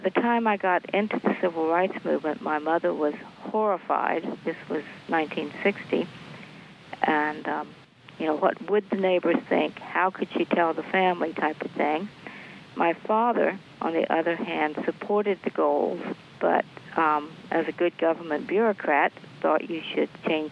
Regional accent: Arlington, Virginia, United States; I grew up in Arlington, Virginia, which was definitely the South.

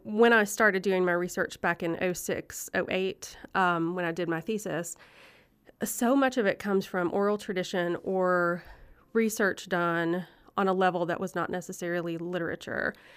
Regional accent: Kentucky, United States; also born or lived in West Virginia / Tennessee; I am a child of Appalachia. I grew up in Eastern Kentucky and West Virginia and Tennessee.

